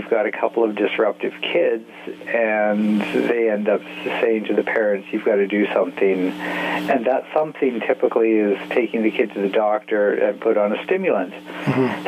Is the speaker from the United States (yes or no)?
no; Canada; I'm Canadian.